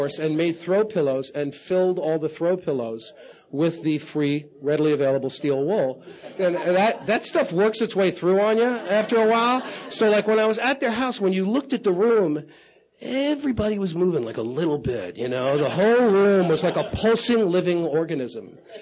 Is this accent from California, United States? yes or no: no; Bronx, New York, United States; I just had a real rough time of it growing up in the Bronx